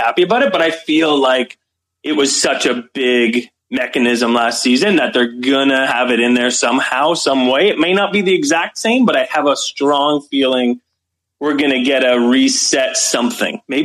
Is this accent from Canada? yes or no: yes; Canada; also born or lived in Toronto; now in Scottsdale, United States; But I am another Canadian defector down to the States.